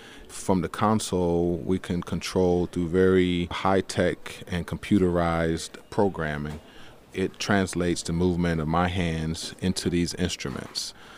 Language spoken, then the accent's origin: English; Welch, West Virginia, United States; born there; I was born in Welch, West Virginia, in the county of McDowell. I'm the youngest of 11 children, and I'm a heart surgeon.